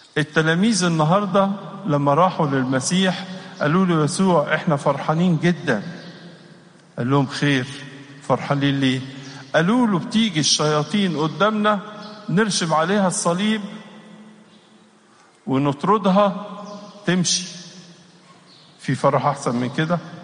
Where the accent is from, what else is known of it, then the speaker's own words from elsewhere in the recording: Egypt; فأحد الأمور اللي بتفرحنا إحنا كمصريين عايشين أنه توجد مواضع صلاة في كل مكان